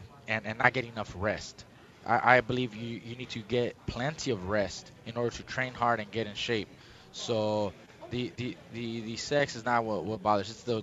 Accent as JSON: {"language": "English", "town": "Oxnard", "region": "California", "country": "United States", "said": "You know, I'm from Oxnard, and ever since I was like 6-7 years old"}